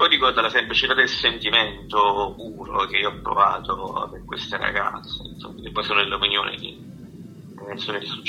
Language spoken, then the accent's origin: Italian; Campania, Italy; Sì, sono napoletano, vivo in provincia di Napoli.